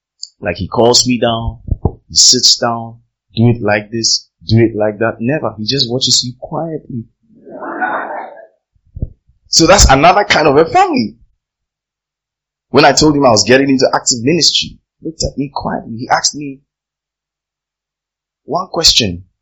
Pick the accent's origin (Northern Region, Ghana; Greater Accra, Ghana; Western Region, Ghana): Northern Region, Ghana; Tamale; I grew up in Tamale, spent most of my years in Tamale, maybe first 20, 21 years in Tamale. And growing up in a Muslim community or a Muslim neighborhood